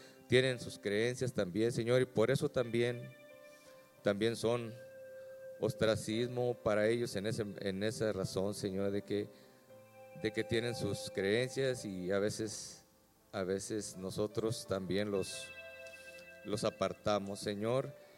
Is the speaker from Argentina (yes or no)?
no; Mexico; mi esposa Angélica. Estamos aquí en representación de nuestro país, somos mexicanos.